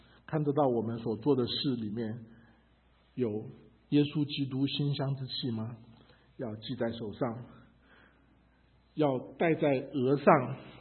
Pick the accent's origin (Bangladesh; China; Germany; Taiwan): China; now in United States; 我们中国人在美国常常希望保留很多的中国文化，特别我们总觉得中国人吃的东西比西方吃的东西讲究太多了